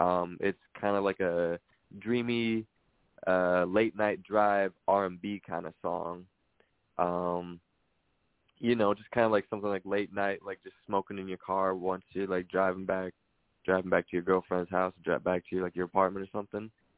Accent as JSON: {"language": "English", "town": "Minneapolis", "region": "Minnesota", "country": "United States", "said": "So I'm from South Minneapolis."}